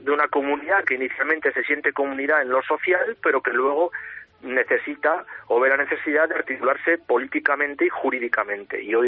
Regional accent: Galicia, Spain; Yo, por ejemplo, soy gallego

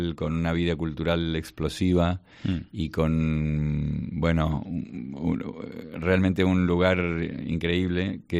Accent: Argentina; now in Spain; arranco desde mis abuelos, y toda mi infancia en Argentina, y después cuando vine para España

